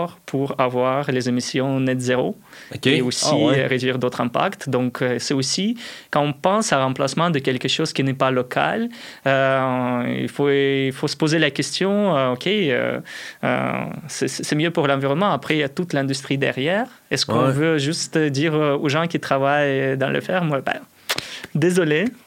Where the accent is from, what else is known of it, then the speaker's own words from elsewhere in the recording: Russia; moved away; Voilà, mais je viens de la Russie et on utilise le sarrasin comme du riz, par exemple.